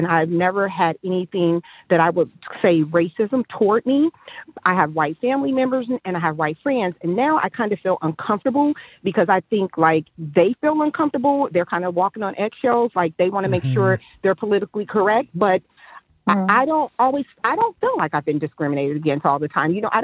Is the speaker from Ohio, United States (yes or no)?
yes; Cincinnati, Ohio, United States; And ironically, I grew up in Cincinnati, Ohio, like the other caller.